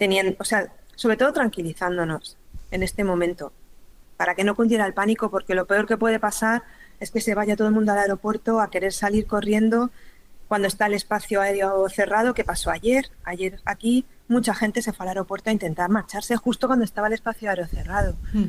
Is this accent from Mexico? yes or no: no; Boadilla del Monte, Community of Madrid, Spain; Pues yo soy de Madrid.